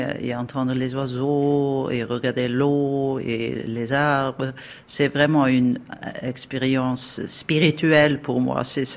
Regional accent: Stockholm, Stockholm County, Sweden; mais aussi toujours revenir à Stockholm où j'ai mes racines.

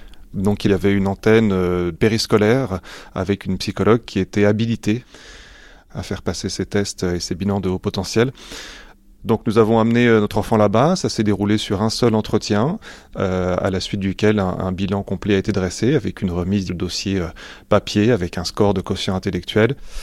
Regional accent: Île-de-France, France; born there; j'ai 45 ans et je suis journaliste. Je suis né dans les Yvelines, où je réside toujours actuellement.

